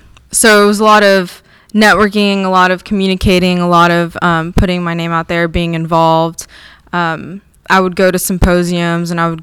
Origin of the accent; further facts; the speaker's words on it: Houston, Texas, United States; also born or lived in Wyoming; I was pretty much raised in Houston, but I was born in another state, Wyoming.